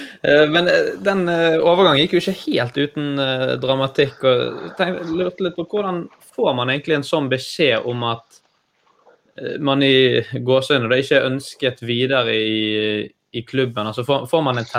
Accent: Bergen, Vestland, Norway; som bergenser så må jeg spørre, var det noen gang aktuelt å komme til Norges vakreste by?

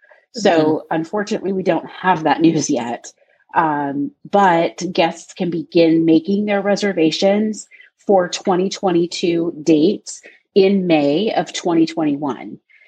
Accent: Seattle, Washington, United States; As you guys know, I'm from Seattle.

